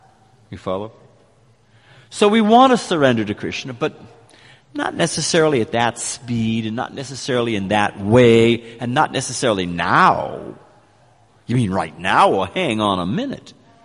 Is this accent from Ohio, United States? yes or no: no; California, United States; I was raised in California. I came from a relatively well-to-do family.